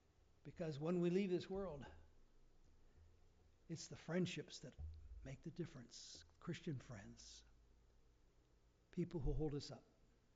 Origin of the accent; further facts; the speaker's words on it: South Dakota, United States; Where I come from, I grew up in South Dakota. There's not a lot of us.